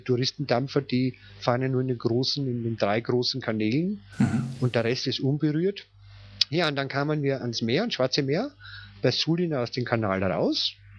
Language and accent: German; Vienna, Austria; Also ich bin Österreicher, ich bin in Wien aufgewachsen. Und ich bin direkt an der Donau aufgewachsen